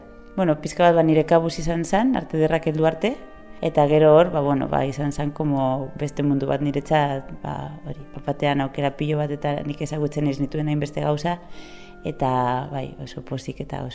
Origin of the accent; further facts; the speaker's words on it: Durango, Basque Country, Spain; also born or lived in Bilbao; eta Durangokoa naiz, baina bueno, arte derrak Bilbon ikasi nuen, beraz Bilbo bizi izan dut urte pilo bat, 20 urte edo